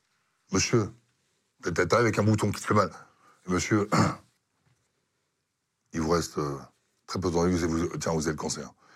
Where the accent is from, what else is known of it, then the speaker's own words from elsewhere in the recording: France; c'est on est français